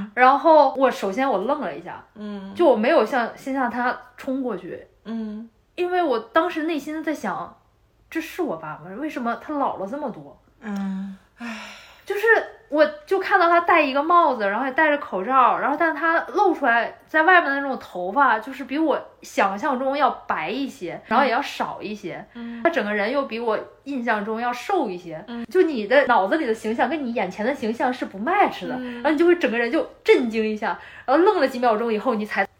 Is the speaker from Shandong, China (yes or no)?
no; Beijing, China; 我是回了我的家乡北京